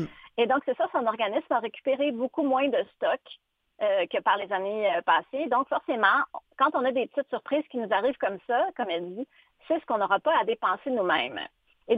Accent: Quebec, Canada; Moi, j'ai cherché pour ma région d'origine, ma chère Abitibi.

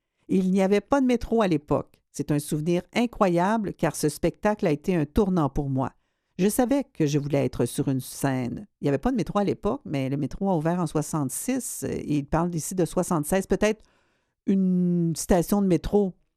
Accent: Montreal, Quebec, Canada; je viens de Pointe-aux-Trembles dans l'est de Montréal

